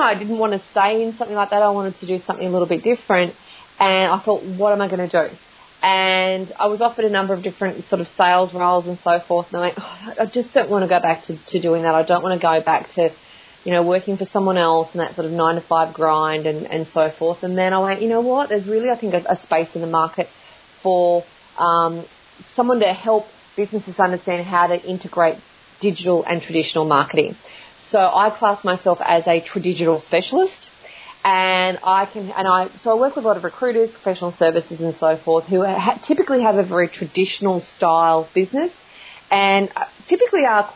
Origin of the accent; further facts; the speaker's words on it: Morpeth, New South Wales, Australia; now in Queensland, Australia; I actually grew up in a very small country town called Morpeth in rural New South Wales, and lived there pretty much my whole life